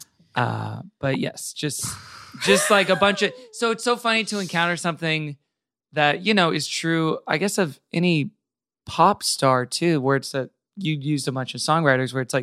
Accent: Tulsa, Oklahoma, United States; born there; Yeah, my sister went there, so I was born in Tulsa, Oklahoma.

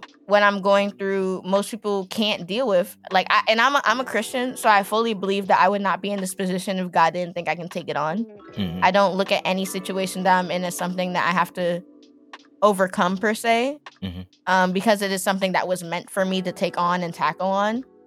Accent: New York, United States; You're from New York, because I'm from New York.

